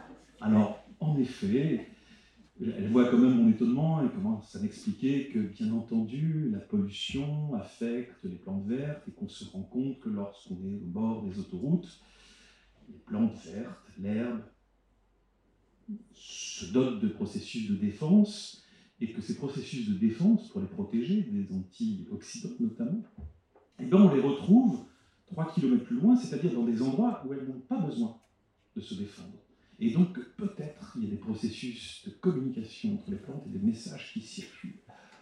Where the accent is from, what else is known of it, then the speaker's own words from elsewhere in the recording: Avignon, Provence-Alpes-Côte d'Azur, France; Chez nous, à Avignon, le gros investissement